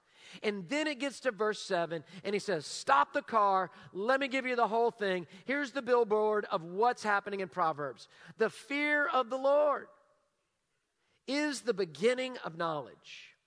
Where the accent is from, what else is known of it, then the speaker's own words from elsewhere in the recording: Houston, Texas, United States; you're able to say, hey, I'm from Houston.